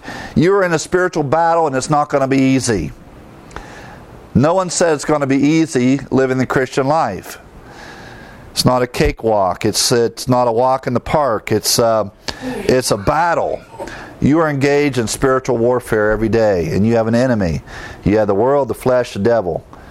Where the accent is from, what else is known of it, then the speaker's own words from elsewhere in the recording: Midwest, United States; growing up in the Midwest and farms all over.